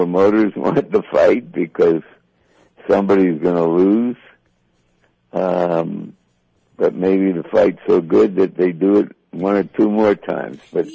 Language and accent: English; Philadelphia, Pennsylvania, United States; And by the way, once upon a time, I was a lad from Philadelphia.